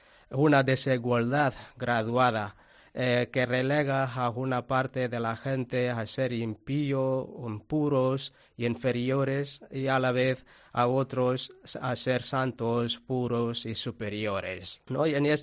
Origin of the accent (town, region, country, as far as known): Tamil Nadu, India; Spanish is a second language